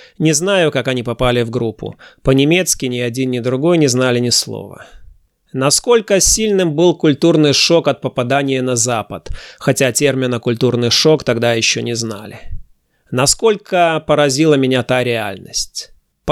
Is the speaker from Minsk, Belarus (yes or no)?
no; Mogilev Region, Belarus; мы, человек 15 из Могилевской области, поехали в город Дельменхорст, неподалеку от Бремена.